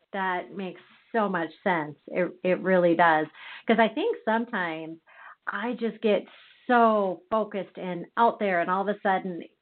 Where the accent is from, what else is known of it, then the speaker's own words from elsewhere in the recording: Fargo, North Dakota, United States; I am from North Dakota, Fargo, North Dakota.